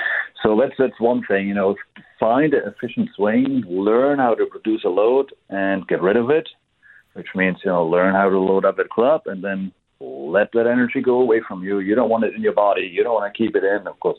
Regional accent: Germany; English is a second language; I'm from Germany, as probably some people have noticed on my accent. I still didn't get rid of it all.

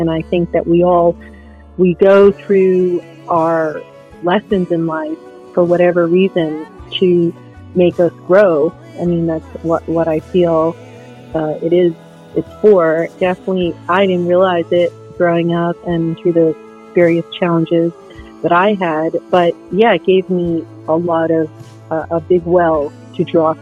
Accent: New York, United States; also born or lived in Fort Hood, Texas; So I was born in Fort Hood, Texas. My mother was Korean when I was five. Yes, that's when I went to live with my grandparents. So a bit tumultuous, but I'm very grateful that I got to grow up in New York with them.

